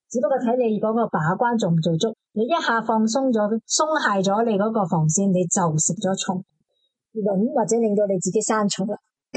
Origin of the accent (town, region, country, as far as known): China